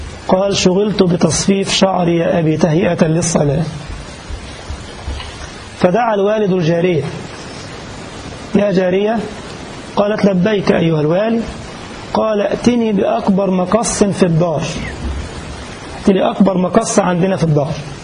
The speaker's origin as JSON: {"language": "Arabic", "country": "Egypt", "said": "كان قاعد في حلوان عندنا في مصر"}